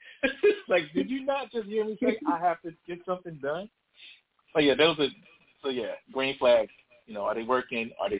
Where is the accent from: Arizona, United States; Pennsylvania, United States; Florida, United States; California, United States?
Pennsylvania, United States; Philadelphia; I'm from Philly, so we always know what's going on around us.